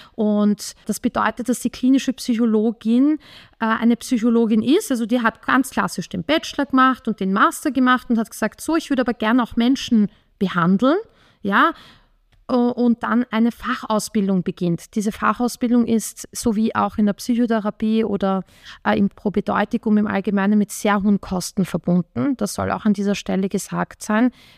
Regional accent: Vienna, Austria; ich komme aus Wien.

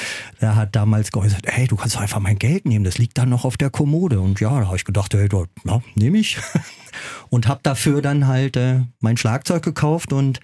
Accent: Berlin, Germany; ich bin aus West-Berlin, ich bin aus Lankwitz, aus so einem ganz kleinen Bezirk, ja. Und West-Berlin war winzig, das ist ein Kaff gewesen, ja.

